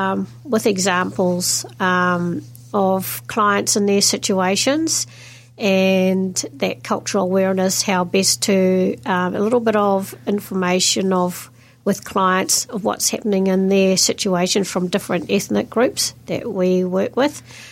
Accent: Auckland, New Zealand; I was born in Auckland in a multicultural community, born and raised in inner city Auckland. And in that, during that time, the community was Māori, Pacifica, and Asian, quite a diverse community.

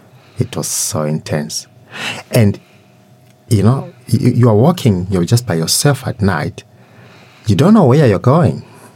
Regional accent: Zambia; I was born and bred in Zambia, and this was, I was at the high school, which is the central province of Zambia.

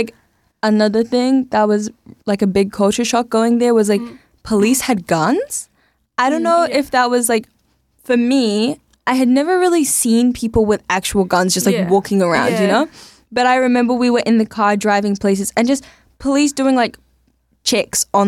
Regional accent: Samoa; as well as growing up in Samoa, I'm also from Jamaica.

